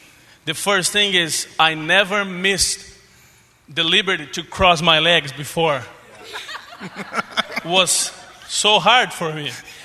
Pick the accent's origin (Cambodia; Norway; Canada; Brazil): Brazil; English is a second language; moved away as an adult; now in Tulsa, United States; I'm from Brazil. Last year, me and my wife, we moved to Tulsa.